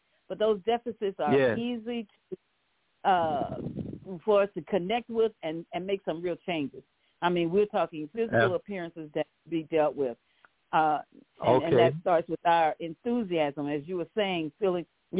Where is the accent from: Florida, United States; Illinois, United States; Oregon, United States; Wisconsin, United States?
Florida, United States; St. Petersburg; a Floridian calling from St. Petersburg.